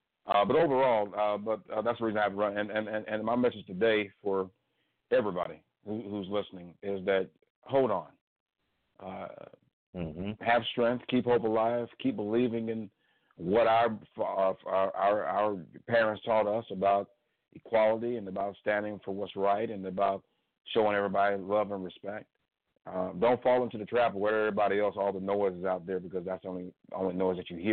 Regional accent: Cleveland, Ohio, United States; I'm locally from Cleveland, Ohio.

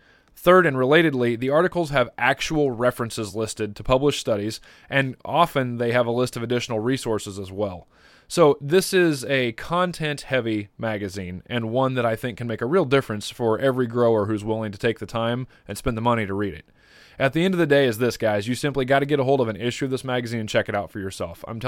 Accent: Iowa, United States; I grew up in Van Buren County, which is right on the Missouri state line, and my family's still there

